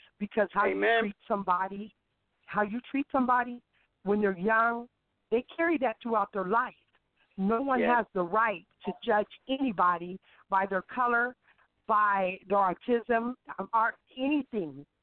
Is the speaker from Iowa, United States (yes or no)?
yes; Des Moines, Iowa, United States; I actually was born and raised in Des Moines, Iowa.